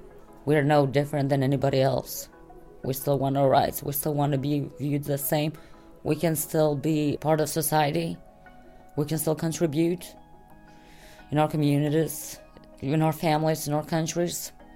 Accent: Kosovo; I'm from Kosovo. I come from a big family. I'm the youngest of 9 kids.

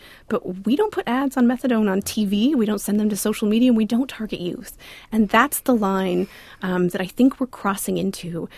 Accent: Canada; I'm a child of the 80s and 90s growing up in Canada

